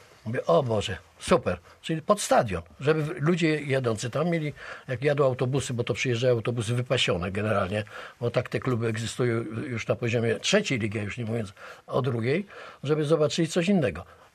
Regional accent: Szczecin, West Pomeranian Voivodeship, Poland; jako rodowity Szczecinianin, tu się uczący, wykształcający, moja żona, dzieci, tu wszyscy jesteśmy, jestem wielkim patriotą Szczecina.

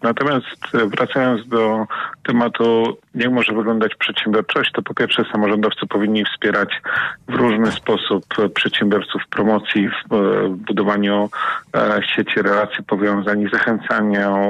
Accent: Gryfice, West Pomeranian Voivodeship, Poland; Muzeum Kolejnictwa w Gryficach, bo się wychowałem na dworcu wąskotorowki, jest mi to bliskie.

